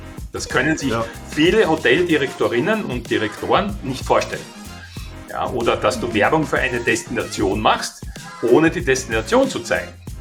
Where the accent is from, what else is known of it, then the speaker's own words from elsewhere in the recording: Burgenland, Austria; accent: Austrian; Wie am Dialekt unschwer erratet, komme ich aus Österreich. Ich bin im Osten Österreichs geboren, aufgewachsen in der Nähe vom Neusiedler See. Daher konnte ich auch surfen, bevor ich Radfahren konnte, wie ich klein war. Habe dann eine Zeit in Wien gelebt